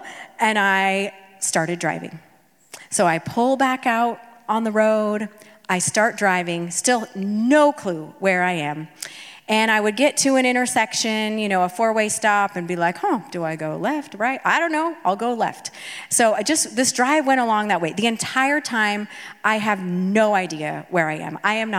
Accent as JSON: {"language": "English", "town": "Salem", "country": "United States", "tie": "born or raised there", "said": "So we moved back here to Salem. This was my hometown where I grew up. We moved in with my parents."}